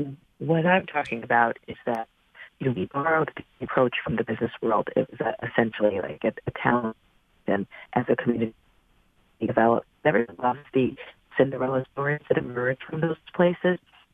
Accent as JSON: {"language": "English", "town": "Bronx", "region": "New York", "country": "United States", "said": "So I'm from the South Bronx, and it was historically, you know, Latino, Black community"}